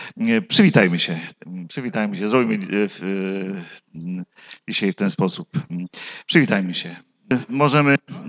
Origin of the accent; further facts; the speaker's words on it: Zielona Góra, Lubusz Voivodeship, Poland; Tam się wychowałem w tej miejscowości i mieszkaliśmy przez wiele lat w budynku kościelnym jako rodzina. Zielona Góra, Kościół Zielonogórski jest dla mnie szczególnie bliski sercu.